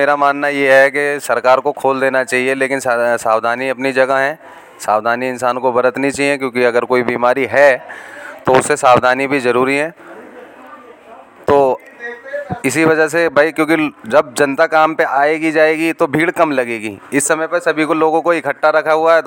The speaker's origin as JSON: {"language": "Hindi", "region": "Delhi", "country": "India", "tie": "born or raised there", "said": "Sir मैं natural Delhi का रहने वाला हूँ, यहीं पे मैं पैदा हुआ बड़ा हुआ, पला पोसा यहीं हुआ हूँ मैं।"}